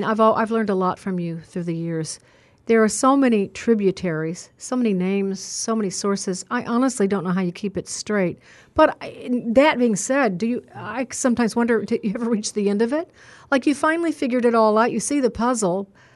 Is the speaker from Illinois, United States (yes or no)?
yes; Chicago, Illinois, United States; Again, Chicago's my hometown.